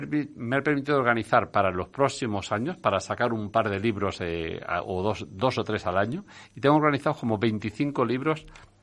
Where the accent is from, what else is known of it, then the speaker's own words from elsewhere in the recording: Puertollano, Castilla-La Mancha, Spain; la mina de Asdrúbal, de Puerto Llano, que fue en el barrio donde yo nací y me crié.